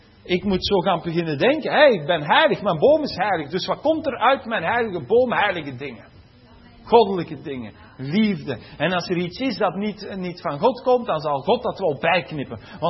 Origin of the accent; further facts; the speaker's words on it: Flanders, Belgium; Ik ben een Vlaming, ik spreek Vlaams. Ik ben zo geboren en ik spreek Vlaams.